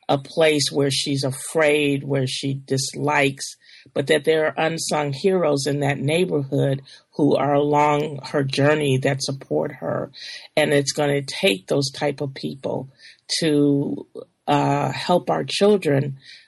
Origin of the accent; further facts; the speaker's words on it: Chicago, Illinois, United States; because first of all, I'm from Chicago originally.